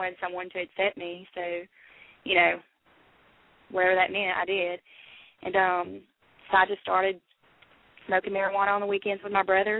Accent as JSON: {"language": "English", "town": "Corinth", "region": "Mississippi", "country": "United States", "tie": "born or raised there", "said": "I grew up in Corinth, Mississippi."}